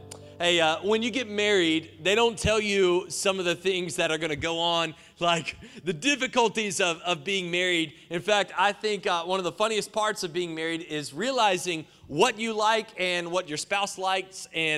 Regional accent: North Carolina, United States; I'm from Johnson County, North Carolina, JoCo. I love North Carolina. It's phenomenal. But sometimes, man, the JoCo, it just comes out.

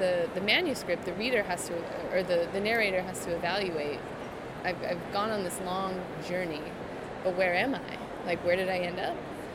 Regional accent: Albuquerque, New Mexico, United States; I'm from Albuquerque, if that contextualizes it at all as place.

